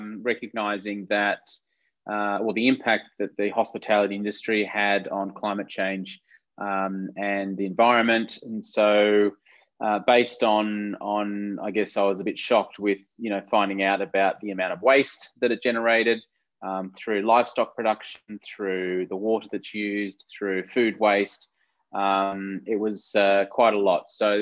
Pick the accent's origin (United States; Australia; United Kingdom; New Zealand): Australia; I'm not Lebanese, I'm Australian